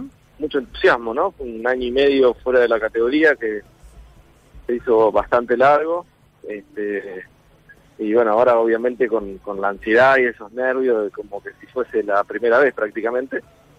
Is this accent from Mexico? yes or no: no; Concordia, Entre Ríos, Argentina; Obviamente yo soy de Concordia